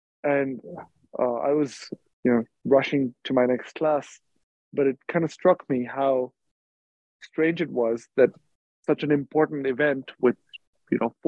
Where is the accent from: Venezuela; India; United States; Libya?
India; also born or lived in Dubai, United Arab Emirates; I grew up in India and in Dubai, where my parents were working. I went to boarding school in India.